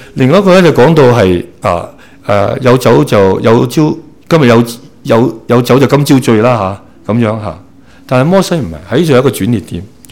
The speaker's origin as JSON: {"language": "Cantonese", "country": "Hong Kong", "tie": "born or raised there", "said": "以前啊，我细个喺香港咪见到小朋友喺街度啊"}